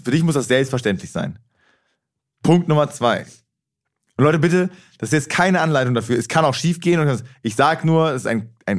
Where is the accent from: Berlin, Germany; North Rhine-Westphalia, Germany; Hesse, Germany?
North Rhine-Westphalia, Germany; Cologne; ich wollte halt unbedingt ein Spiel sehen in Köln, in meiner Heimat und das Deutschlandspiel halt auch so.